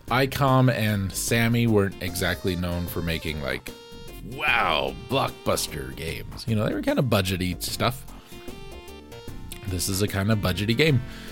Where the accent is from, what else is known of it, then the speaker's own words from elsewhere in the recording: Saginaw, Michigan, United States; born there; You know, I was born in Saginaw, Michigan.